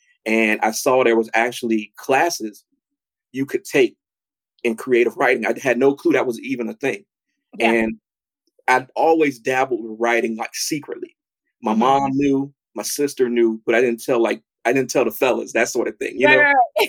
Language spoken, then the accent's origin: English; Hopewell, United States; Growing up in Hopewell, there weren't working artists.